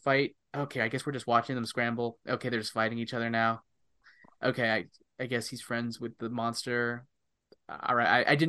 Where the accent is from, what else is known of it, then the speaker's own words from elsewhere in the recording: California, United States; I mean, I grew up in Northern California and used to say it all the time, so I can confirm.